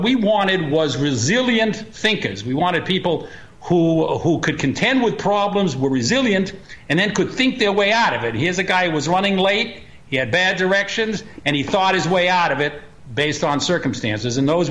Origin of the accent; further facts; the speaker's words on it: Boston, Massachusetts, United States; moved away as an adult; now in New York, United States; Well, you know, I'm a Bostonian, but I've been in New York for over 40 years, and it suits me, and I'm a real New York chauvinist.